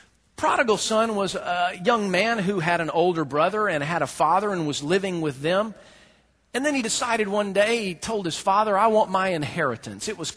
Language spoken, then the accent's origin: English; the South, United States; I'm from the South, and it's funny because in the South, you know, if you ever dance, it's like taking the Hell Express.